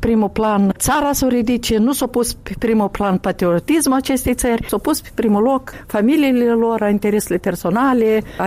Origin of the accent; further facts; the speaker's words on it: Krasnoyarsk, Krasnoyarsk Krai, Russia; first language Russian; Romanian is a second language; moved away; eu singur sunt de acolo. Eu sunt din Krasnoiarsk venită. Eu acolo m-am născut, acolo am trăit. Pentru mine limba rusă e limba maternă. Eu am învățat aici limba de stat.